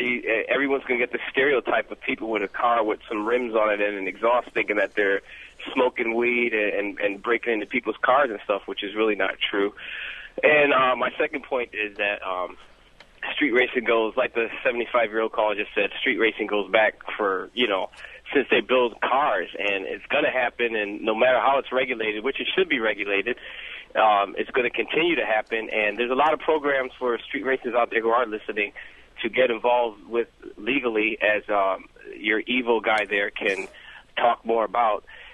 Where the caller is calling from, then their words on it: Michigan, United States; I'm calling from Michigan